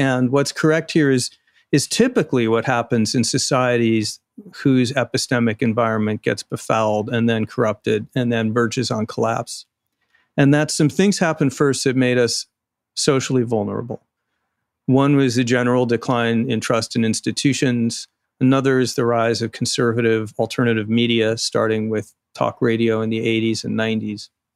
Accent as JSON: {"language": "English", "region": "Arizona", "country": "United States", "tie": "born or raised there", "said": "the bogus partisan audit in Arizona, my home state."}